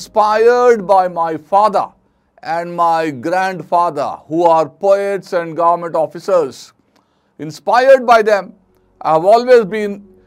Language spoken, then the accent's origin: English; Visakhapatnam, Andhra Pradesh, India; My father being a government officer, I had to go around the state. And so, I was never in one place for more than 3-4 years.